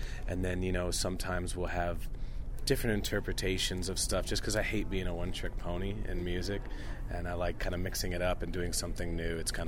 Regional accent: Chicago, Illinois, United States; growing up in Chicago, I loved it, but I was only used to that one vibe of a place and existing there and doing all that.

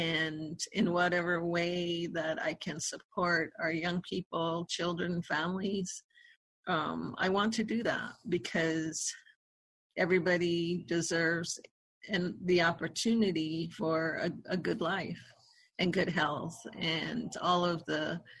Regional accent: Santo Domingo Pueblo, New Mexico, United States; I am from Santo Domingo Pueblo. I lived here all my life. I live here with my grandma and my sister and my nephews.

